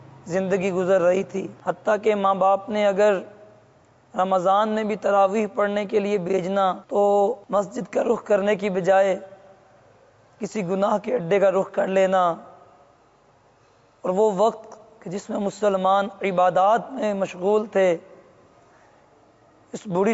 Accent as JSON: {"language": "Urdu", "town": "Gujranwala", "region": "Punjab", "country": "Pakistan", "said": "میرا تعلق گجرانوالا شہر سے ہے۔"}